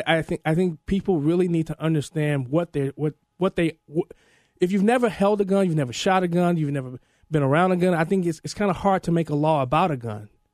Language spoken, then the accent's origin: English; Chicago, Illinois, United States; I come from Chicago, Cabrini Green Housing Projects, that don't like guns.